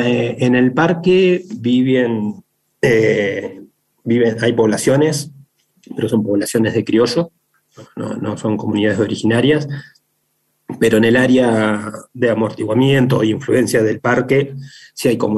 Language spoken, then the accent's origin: Spanish; Buenos Aires Province, Argentina; moved away as an adult; Yo soy de provincia de Buenos Aires, hace unos 5 o 6 años que estoy viviendo acá por la zona